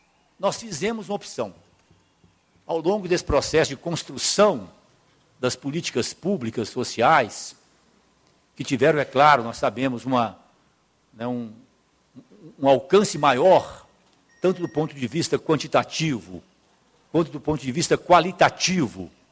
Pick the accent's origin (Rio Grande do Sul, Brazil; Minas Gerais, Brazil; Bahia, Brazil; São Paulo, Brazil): Minas Gerais, Brazil; na região de onde eu venho, no meu vale do Jequitinhonha, do norte de Minas